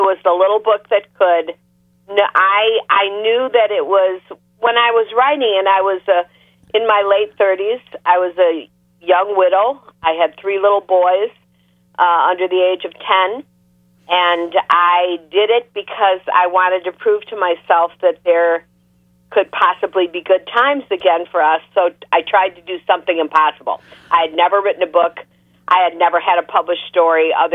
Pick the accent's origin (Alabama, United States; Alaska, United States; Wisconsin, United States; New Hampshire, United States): Wisconsin, United States; now in Cape Cod, United States; Well, I live on Cape Cod. Don't get a lot of snow.